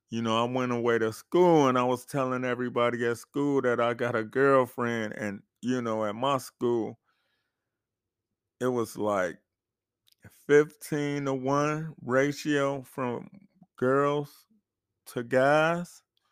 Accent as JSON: {"language": "English", "town": "Chicago", "region": "Illinois", "country": "United States", "said": "So I didn't go to a state school. I'm from Chicago."}